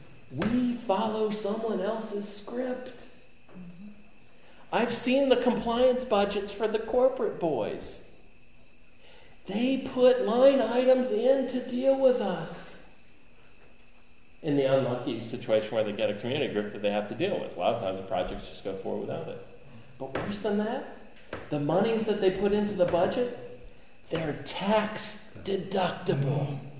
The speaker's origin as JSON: {"language": "English", "region": "Alabama", "country": "United States", "tie": "born there", "said": "I was born in Alabama, so I can tell it."}